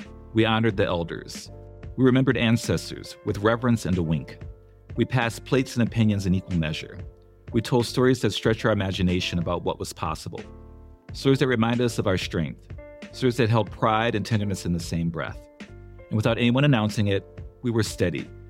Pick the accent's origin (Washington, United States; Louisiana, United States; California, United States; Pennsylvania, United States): Louisiana, United States; New Orleans; Growing up in New Orleans, Sundays were important.